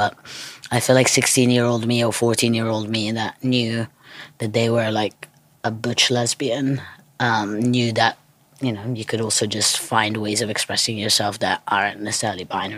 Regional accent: Italy; English is a second language; Obviously, I grew up in Italy

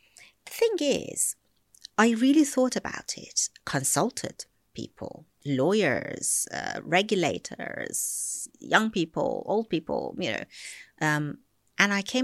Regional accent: Iran; I came from Iran.

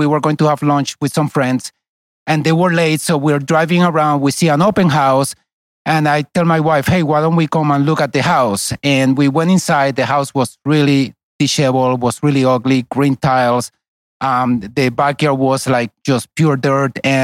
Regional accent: Puerto Rico; English is a second language; moved away; I grew up in Puerto Rico. When I came to this country, I could hardly speak English.

